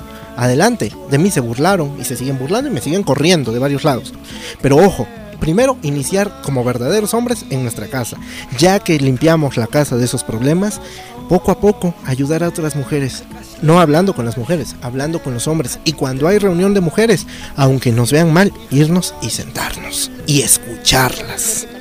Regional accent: Veracruz, Mexico; soy del estado de Veracruz, México.

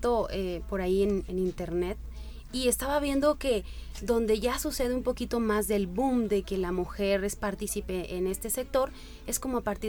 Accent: Mexico; nosotros como mexicanos sí estamos preparados

